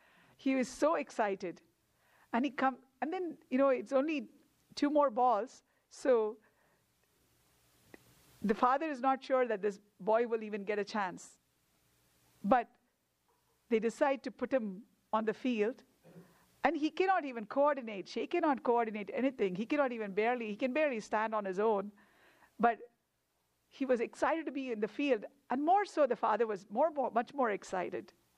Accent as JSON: {"language": "English", "region": "South India", "country": "India", "first_language": "Tamil", "said": "But I speak the national language, that is Hindi, and I speak Tamil, that is my mother tongue. That's from the south."}